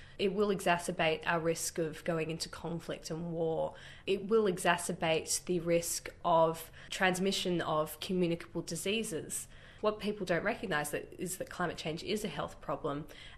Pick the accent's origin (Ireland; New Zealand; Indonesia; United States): New Zealand; Queenstown, Otago; And growing up in Queenstown, I was always really inspired by both of my parents and the community.